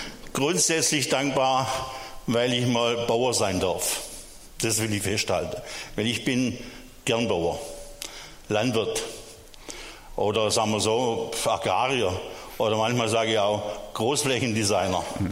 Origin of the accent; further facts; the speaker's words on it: Hahnenest, Germany; ich komme aus Hahnenest. Das ist auch in Deutschland. Und zwar so 18 Kilometer nördlich von hier. Und das Dorf hat so um die 36 Einwohner.